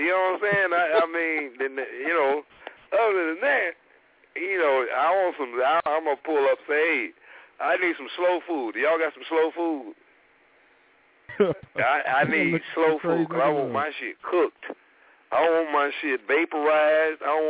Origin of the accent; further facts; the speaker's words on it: the South, United States; And I'm like, "Bitch, I'm from the South. How the fuck do I talk fast?"